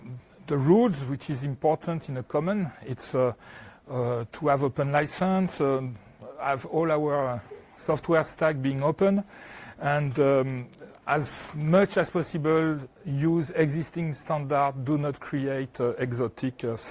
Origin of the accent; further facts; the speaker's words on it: France; accent: French; English is a second language; I'm coming from France, so I have a French accent, sorry.